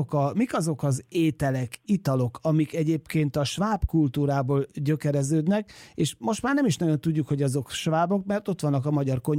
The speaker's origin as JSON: {"language": "Hungarian", "region": "Zala", "country": "Hungary", "said": "ugye én zalai gyerek vagyok"}